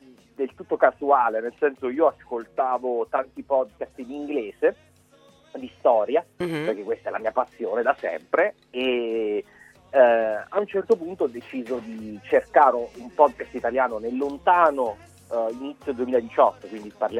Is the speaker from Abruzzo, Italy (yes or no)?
yes; Pescara, Abruzzo, Italy; moved away; Centro Italica, diciamo, sono abruzzese.